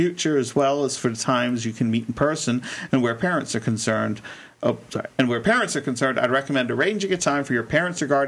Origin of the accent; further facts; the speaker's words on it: California, United States; Because I'm from California and my skin is so dry, it just soaked up all the water.